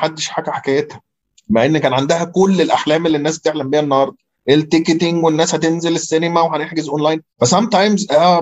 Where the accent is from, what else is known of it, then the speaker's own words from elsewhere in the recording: Egypt; انت متخيل كميه السيكتورز اللي عندنا في مصر وكميه التشالنجز اللي فيها